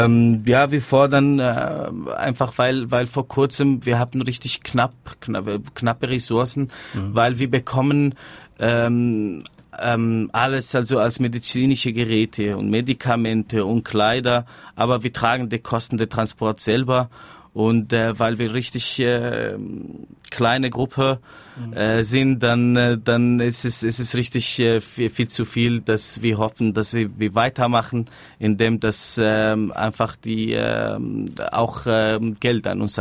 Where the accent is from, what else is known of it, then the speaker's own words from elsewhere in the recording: Syria; German is a second language; dass wir sind als Syrer Teil der Revolution